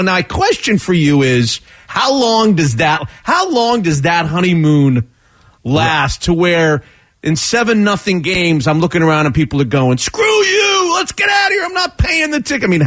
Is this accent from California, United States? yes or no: no; Florida, United States; I grew up in Florida before in the 70s when we didn't even know what hockey was. We didn't know what ice was in Florida.